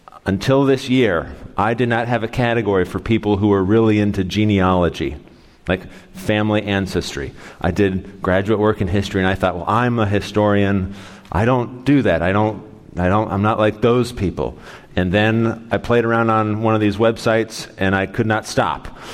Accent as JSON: {"language": "English", "town": "Roanoke", "region": "Virginia", "country": "United States", "tie": "born there", "said": "I was born in Roanoke, Virginia, and I lived here"}